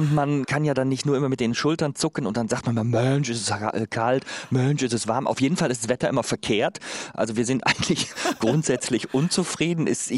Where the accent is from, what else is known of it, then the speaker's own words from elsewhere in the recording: North Rhine-Westphalia, Germany; ich bin in Nordrhein-Westfalen aufgewachsen und hatte einen Balkon nach Westen